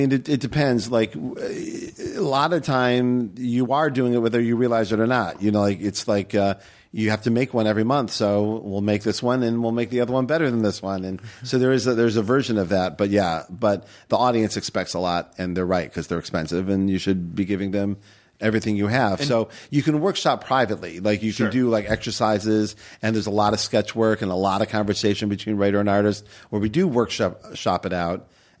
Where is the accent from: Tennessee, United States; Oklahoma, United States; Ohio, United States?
Ohio, United States; Cleveland; Yeah, I'm from Cleveland. We had lake effect wind.